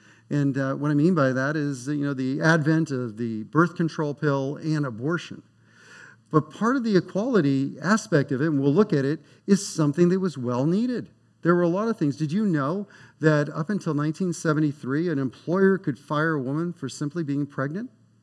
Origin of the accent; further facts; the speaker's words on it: East Coast, United States; So much more of an East Coast thing than a West Coast thing. I grew up in the East Coast, so I know what a fluffernutter is.